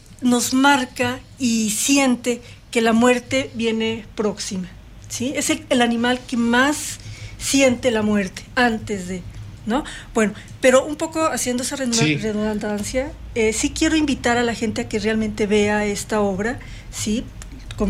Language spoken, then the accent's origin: Spanish; Coyoacán, Mexico City, Mexico; now in Querétaro, Mexico; yo realmente soy de México, de Coyoacán. No soy queretana, pero ya tengo también muchísimos años viviendo aquí, así que realmente ya soy queretana